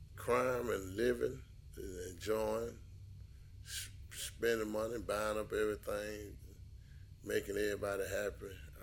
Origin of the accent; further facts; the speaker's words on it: Miami, Florida, United States; born there; I was born in Miami, Florida, and October 29, 1966, I was born in a family, a big family, a loving family, a caring family, a spiritual family.